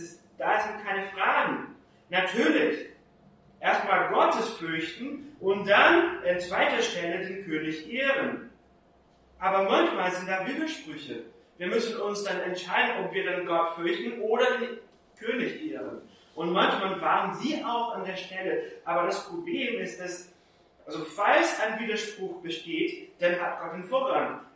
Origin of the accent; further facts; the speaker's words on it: Brazil; ich bin in Brasilien damit aufgewachsen